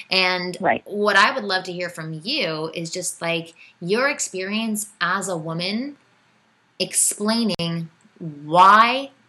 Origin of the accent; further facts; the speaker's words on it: Canada; I'm Canadian.